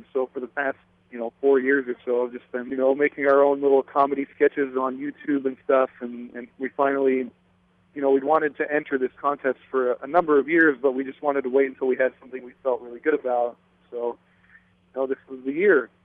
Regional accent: Arizona, United States; now in Los Angeles, United States; Yeah, I'm from Arizona. I grew up in Arizona, and just moved up to L.A. with a buddy

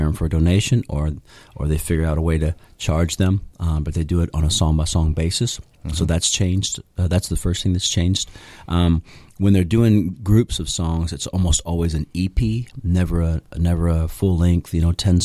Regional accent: St. Matthews, Kentucky, United States; But we got back to St. Matthews. I grew up in St. Matthews off Chenoweth Lane, and I went to school, you know, elementary school in St. Matthews, and went to high school in St. Matthews, and I still live there

